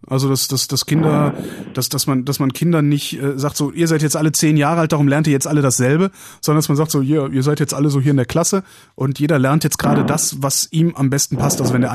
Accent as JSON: {"language": "German", "town": "Cologne", "region": "North Rhine-Westphalia", "country": "Germany", "said": "ich bin Kölner, ich darf Düsseldorfer dissen."}